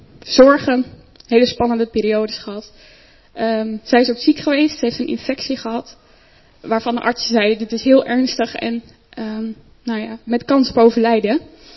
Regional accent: Netherlands; born there; we zijn in Nederland geboren, de zorg is hier ontzettend goed.

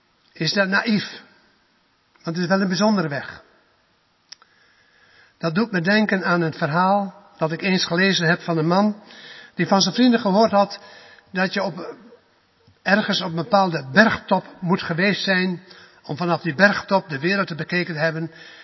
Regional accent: Netherlands; Aan de ene kant zeggen wij als Nederlanders, we zijn zelfstandig, we maken onze eigen keuzes.

